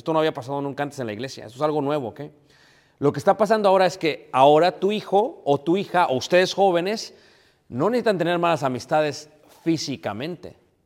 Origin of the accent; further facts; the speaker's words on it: Mexico City, Mexico; now in Michigan, United States; Y como jóvenes, yo soy de Ciudad de México, queríamos vivir en ciertos barrios